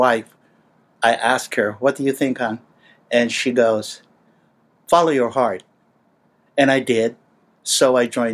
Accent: San Juan, Metro Manila, Philippines; by the time I was 11 years old, that's when my father passed away, and I started growing up in Manila, in Little Baguio, specifically in San Juan.

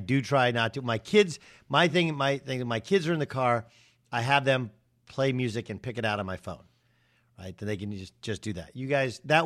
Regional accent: Orange County, California, United States; I mean, he and I are the same age. We grew up in Orange County.

